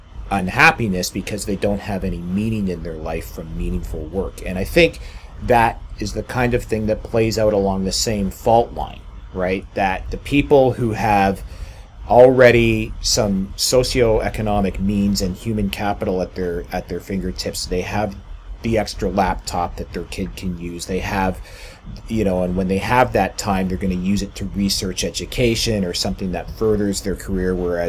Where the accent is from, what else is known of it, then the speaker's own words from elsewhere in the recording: Canada; And as a Canadian, I mean, typically we shouldn't care what goes on in another country's election